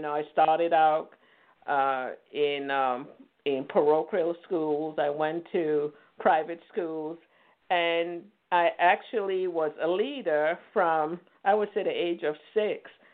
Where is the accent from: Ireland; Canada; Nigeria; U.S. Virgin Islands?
U.S. Virgin Islands; The one lady, the one woman, the one African-American that called me the other because I'm from the Virgin Islands and I had the accent.